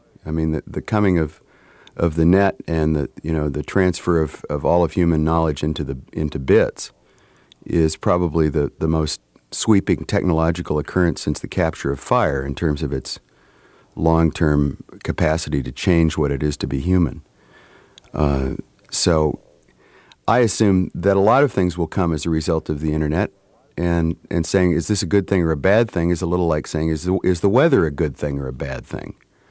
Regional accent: Wyoming, United States; I come from the Wyoming frontier. I mean, really, very recently settled part of the North American continent. My great uncle was the first white man to spend a winter in the Upper Green River Basin, and not that long ago. So Pinedale, Wyoming, is still

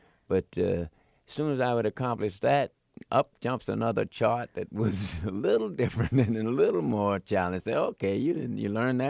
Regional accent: Philadelphia, Pennsylvania, United States; Well, you know, when I was growing up in Philadelphia, our source of pride was the black bands, the black orchestras that used to come to the Lincoln Theater on South Street.

